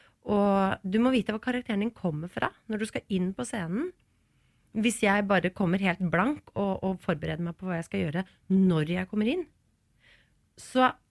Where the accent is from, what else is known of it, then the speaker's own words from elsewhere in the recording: Stavanger, Rogaland, Norway; accent: Stavanger dialect; Hadde vi vært i Stavanger nå, og gjort et intervju der, så hadde jeg snakket stavangersk.